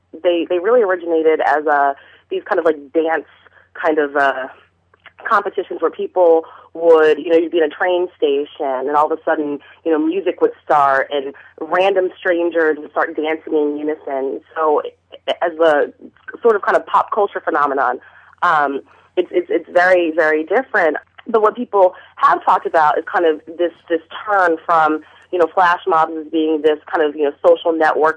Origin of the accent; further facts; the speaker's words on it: Philadelphia, Pennsylvania, United States; And when I tell people that I'm from Philly